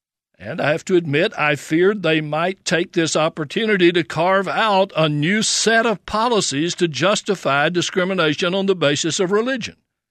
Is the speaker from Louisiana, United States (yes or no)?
yes; Louisiana, United States; in places like Indiana, Arkansas, and my home state of Louisiana.